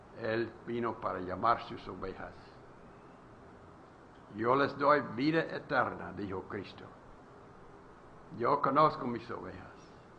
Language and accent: Spanish; Texas, United States; moved away as an adult; now in Mexico; Yo tengo que ser sujeto a la ley de México, aunque soy de los Estados Unidos. Bueno, he vivido. Yo dije el otro día, yo soy yucatejano.